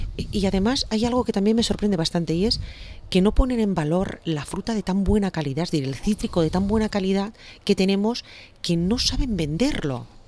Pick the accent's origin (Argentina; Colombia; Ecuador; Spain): Spain; Valencian Community; Yo recuerdo la primera vez que salí de la Comunidad Valenciana y me comí una naranja, me sentí estafada.